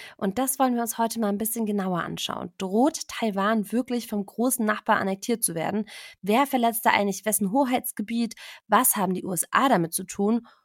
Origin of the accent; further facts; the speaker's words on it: Baden-Württemberg, Germany; In Süddeutschland, und ich komme ja aus der Nähe von Tübingen